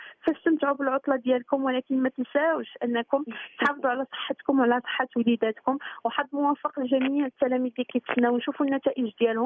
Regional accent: Morocco; على السيروره الدراسيه ديالنا حنا كمغاربه

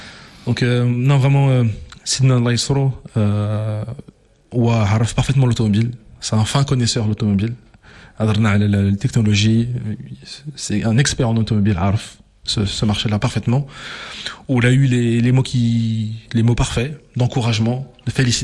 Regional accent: Morocco; حيت انا مغربي

